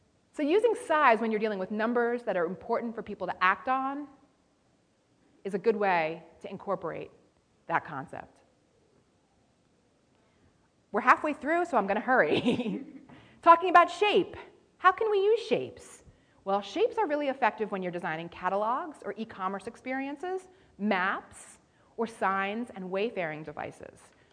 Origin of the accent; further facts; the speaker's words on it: Philadelphia, Pennsylvania, United States; here is a map of my hometown, the city of Philadelphia.